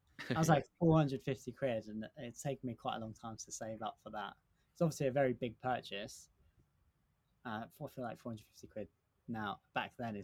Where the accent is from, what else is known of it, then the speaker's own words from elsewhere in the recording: London, United Kingdom; I'm a Londoner, East London